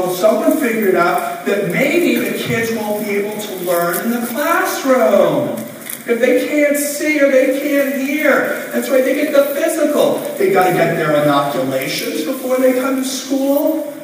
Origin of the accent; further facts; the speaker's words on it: Rhode Island, United States; And I came from Rhode Island. I represent CVS.